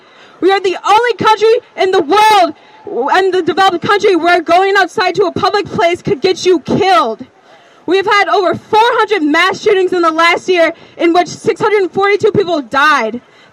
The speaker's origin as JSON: {"language": "English", "town": "Madison", "region": "Wisconsin", "country": "United States", "tie": "born or raised there", "said": "Though I was raised in Madison, a city that is considered fairly safe, my mom knew there was nothing guaranteeing my safety, not even here."}